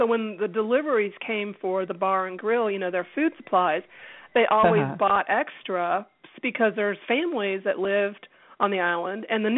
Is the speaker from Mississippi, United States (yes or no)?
yes; Biloxi, Mississippi, United States; born there; also born or lived in Illinois / Lincoln, Nebraska / Spokane, Washington / Japan; Because I was born in Biloxi, but I had lived in Illinois, and I'd lived in Lincoln, Nebraska, and then I had lived in Spokane, Washington before we ever went to Japan.